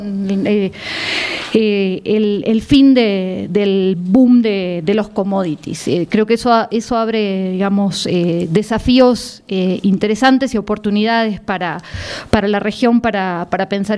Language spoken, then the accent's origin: Spanish; Argentina; porque soy argentina y mujer en esta mesa